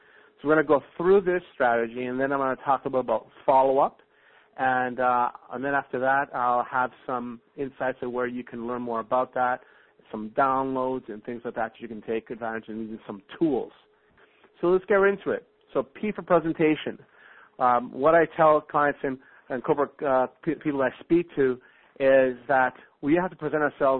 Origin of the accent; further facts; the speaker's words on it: Toronto, Ontario, Canada; I'm here from Toronto, Ontario.